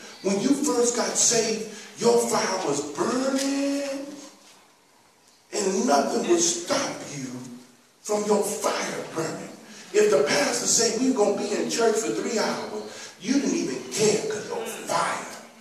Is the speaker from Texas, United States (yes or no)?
yes; Austin, Texas, United States; I grew up over in East Austin off of Martin Luther King.